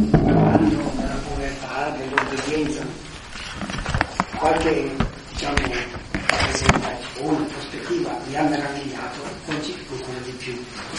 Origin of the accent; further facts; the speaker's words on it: Como, Lombardy, Italy; Mi ricordo nel nostro dialetto io sono di Como, no?